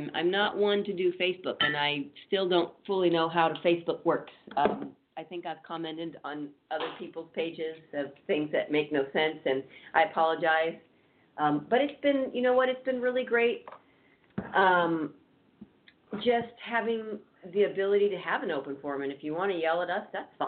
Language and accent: English; California, United States; now in Arizona, United States; I've been focusing on Arizona, which is where we are. Mm-hmm. Though I am from California, so this does impact me.